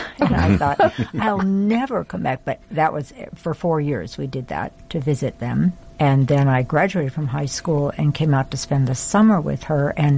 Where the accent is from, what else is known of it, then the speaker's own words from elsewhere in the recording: Wisconsin, United States; Growing up in Wisconsin on a dairy, and I have had an older sister and a younger brother